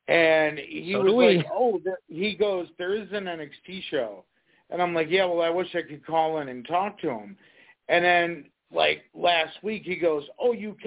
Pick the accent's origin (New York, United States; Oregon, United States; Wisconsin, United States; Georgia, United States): Wisconsin, United States; Milwaukee; I'm from Milwaukee, home of your guy Tommaso Ciampa.